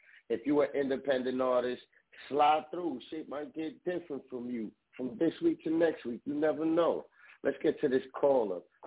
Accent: Bronx, New York, United States; now in Midwest, United States; You know, I'm from the Bronx, but I'm out here in the Midwest right now.

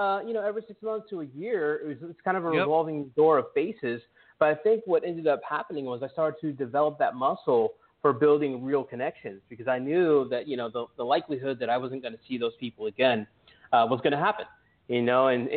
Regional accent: Pittsburgh, Pennsylvania, United States; I grew up in Pittsburgh. Inner city, if you guys aren't familiar with Pittsburgh, really kind of a blue collar steel town.

